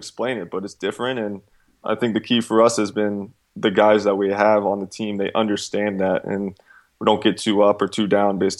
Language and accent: English; Charlotte, North Carolina, United States; I went to train with Charlotte Eagles, my hometown team.